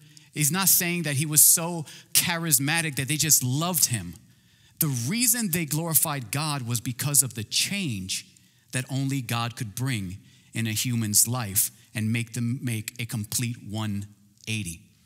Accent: New York City, New York, United States; born there; I was born in New York City. I know, Georgia doesn't like Yankees.

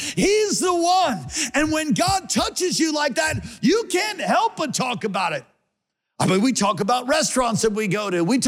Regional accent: New York, United States; I was growing up in New York. And the Jesus Movement touched New York, touched Chicago, touched all of America.

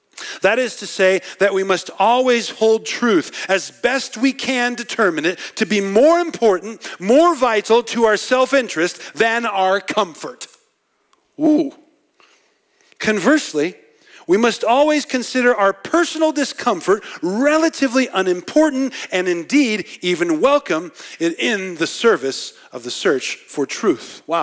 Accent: Nebraska, United States; Because I'm from Nebraska, all right?

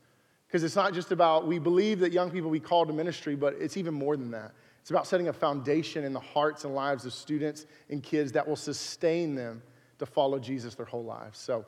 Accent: Alabama, United States; Growing up in Alabama, we lived, in first grade, we moved out in the country, and we moved into this double-wide trailer on, about 5 acres.

